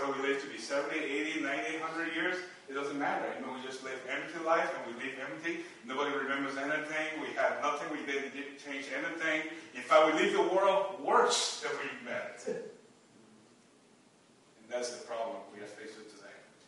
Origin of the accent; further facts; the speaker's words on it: Liberia; I was born in Liberia, and my parents, he chose my parents as well. I never chose that. My mom never went to school. They were never Christian. Grew up there in Africa, economic situation, civil war, refugee life.